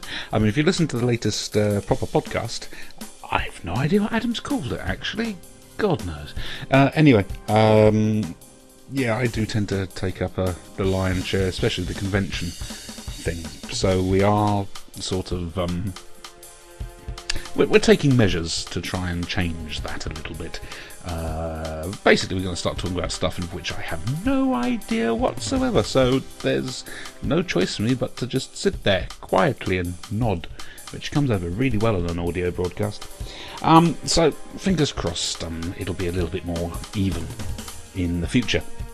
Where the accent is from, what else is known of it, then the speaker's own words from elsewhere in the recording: Jersey; now in United Kingdom; I come from Jersey. I don't live there nowadays. I've been in England, gosh, 18 years now.